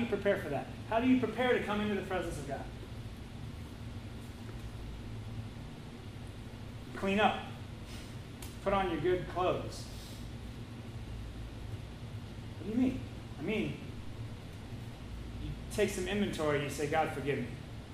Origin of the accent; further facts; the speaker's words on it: Kirkland, Washington, United States; I grew up in Kirkland, suburb of Seattle, across the lake.